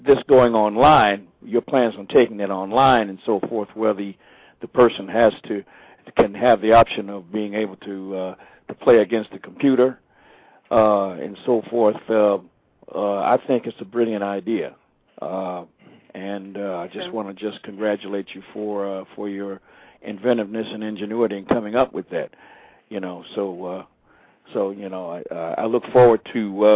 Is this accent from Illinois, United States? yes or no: yes; Chicago, Illinois, United States; Yes, I am. I'm originally from Chicago.